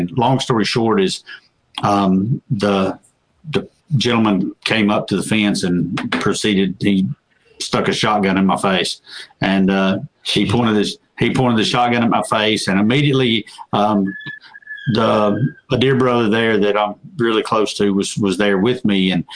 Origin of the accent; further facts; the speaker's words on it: Georgia, United States; It didn't, because again, I'm from Georgia and we carry guns.